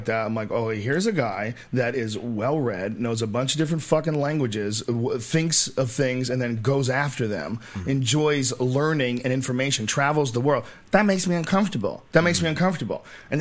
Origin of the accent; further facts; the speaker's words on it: Boston, Massachusetts, United States; accent: Boston; I had a Boston accent for a while. I got rid of my Boston accent.